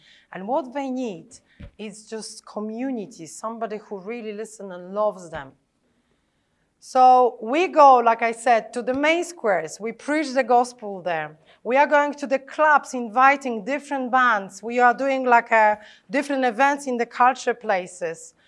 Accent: Poland; because I'm from Poland and you were just like, clever.

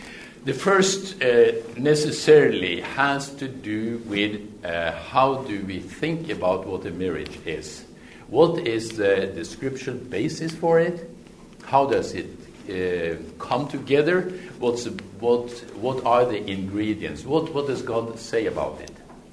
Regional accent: Norway; I'm coming from Norway.

